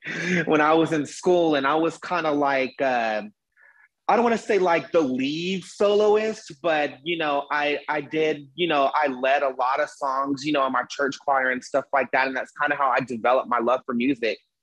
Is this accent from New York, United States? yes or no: no; Texas, United States; I am from Texas.